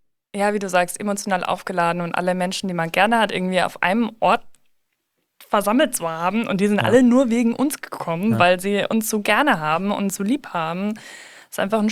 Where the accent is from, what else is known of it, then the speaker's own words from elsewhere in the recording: Bavaria, Germany; ich komme aus Bayern